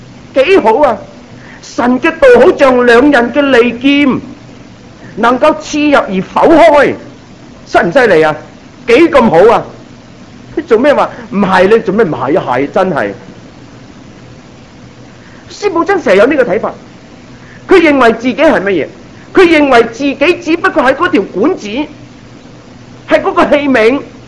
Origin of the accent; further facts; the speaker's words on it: Guangdong, China; 我们广东人通常怎么回答呢